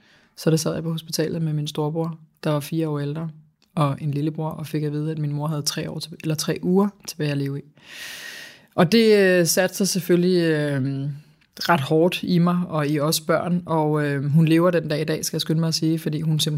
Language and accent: Danish; Greve, Zealand, Denmark; jeg kommer fra Greve